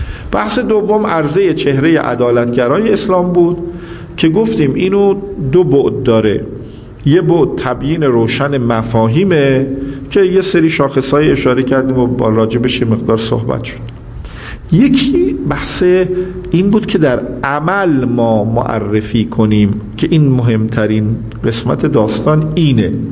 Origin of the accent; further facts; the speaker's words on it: Tehran, Tehran Province, Iran; خب ما تهرانی هستیم دیگه، دائم رفت آمد داشتیم اون موقع، الان کمه.